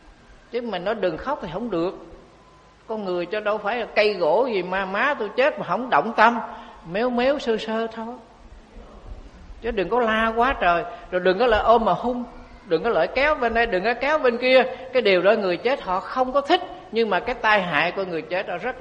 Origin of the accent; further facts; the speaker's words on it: Cần Đước, Long An, Vietnam; Cái bà này ở xã Tân Kim, Cần Giuộc, quê của tôi Cần Đước, mà bà này ở Cần Giuộc.